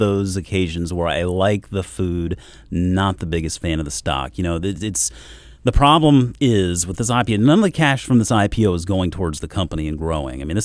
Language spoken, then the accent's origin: English; South Carolina, United States; also born or lived in Georgia; growing up in South Carolina, moving up here from Georgia